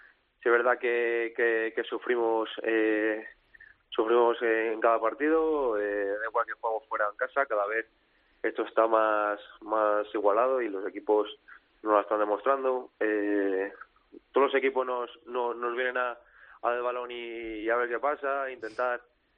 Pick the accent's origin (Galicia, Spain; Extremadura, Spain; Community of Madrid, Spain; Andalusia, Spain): Community of Madrid, Spain; Madrid; Estoy en casa, yo soy de Colada, soy de Madrid.